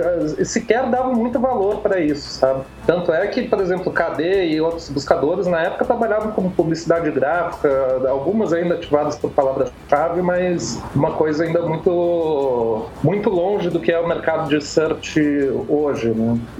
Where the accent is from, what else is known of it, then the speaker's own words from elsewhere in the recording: Curitiba, Paraná, Brazil; now in São Paulo, Brazil; eu sou natural de Curitiba, moro em São Paulo há 9 anos